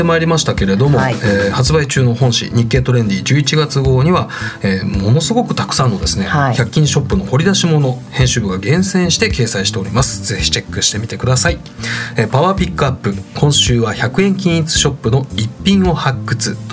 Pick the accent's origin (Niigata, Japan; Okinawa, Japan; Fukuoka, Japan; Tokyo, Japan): Fukuoka, Japan; 僕は福岡生まれ福岡育ちなので